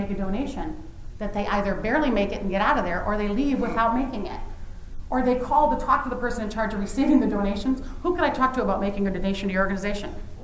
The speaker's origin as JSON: {"language": "English", "town": "Chicago", "region": "Illinois", "country": "United States", "tie": "born or raised there", "said": "Well, I grew up in Chicago. We don't shoot animals there"}